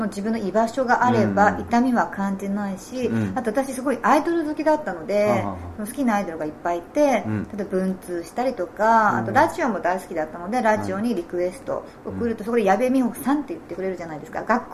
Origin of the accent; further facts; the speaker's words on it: Hokkaido, Japan; 私北海道出身 で、